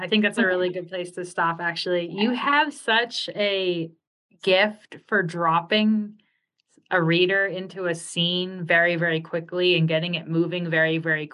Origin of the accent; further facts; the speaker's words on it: New York, United States; moved away as an adult; now in Colorado, United States; Like I grew up in New York and it's the reverse. Like I now am in Colorado for grad school